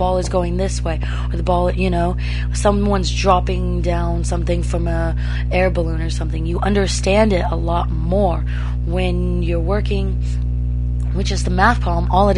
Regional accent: Simi Valley, California, United States; So I'm like, I'm from San Fernando Valley, and they kind of understand it. It's not because I have anything against Simi

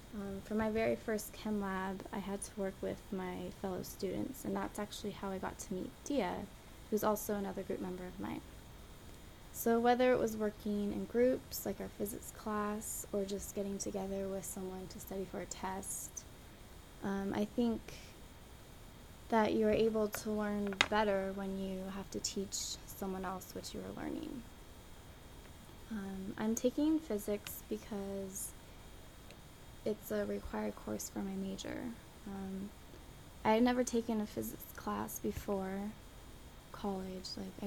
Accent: Thousand Oaks, California, United States; I am 20 years old. I'm from Thousand Oaks, California. Thousand Oaks is a small suburb about 40 minutes north of Los Angeles. I have lived there for almost 13 years now with my parents and two younger brothers.

